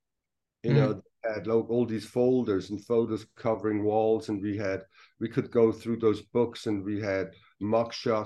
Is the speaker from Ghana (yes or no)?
no; Switzerland; now in Los Angeles, United States; I'm from Switzerland. I'm based in LA, but I'm from Switzerland.